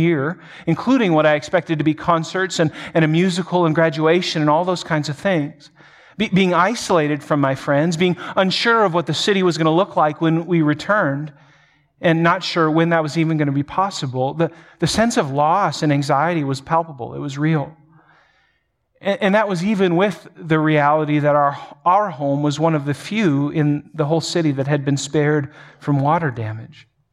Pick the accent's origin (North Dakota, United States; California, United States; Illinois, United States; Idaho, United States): North Dakota, United States; Grand Forks; And soon enough, 90% of the homes in Grand Forks, my hometown, had water at least in their basement.